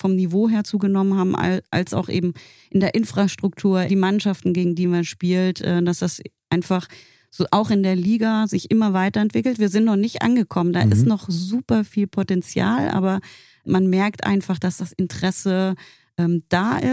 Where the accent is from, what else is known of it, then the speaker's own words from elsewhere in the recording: Frankfurt, Hesse, Germany; also born or lived in Karlsruhe; Ich bin Frankfurterin durch und durch. Mein Herz ist aber trotzdem auch noch ein bisschen in Karlsruhe.